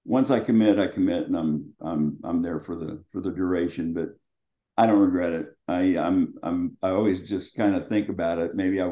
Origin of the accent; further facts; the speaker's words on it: Sonora, California, United States; So they came to my hometown of Sonora, sat in my dad's kitchen in the restaurant with me and my dad